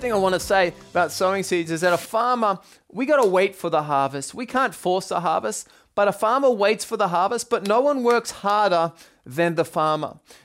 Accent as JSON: {"language": "English", "country": "Australia", "said": "And actually in Australia, I'm from Australia, in case you haven't noticed by now"}